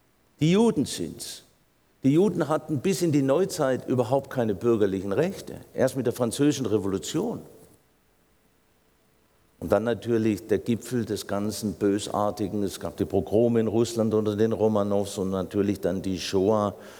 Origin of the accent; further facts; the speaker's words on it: Baden-Württemberg, Germany; ich komme ja als Schwabe jetzt aus dem Badischen